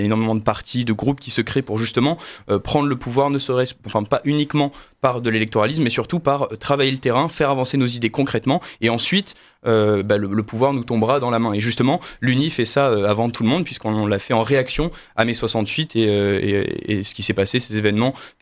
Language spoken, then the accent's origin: French; Provence-Alpes-Côte d'Azur, France; Moi, je viens d'un petit village du Var, donc rien à voir.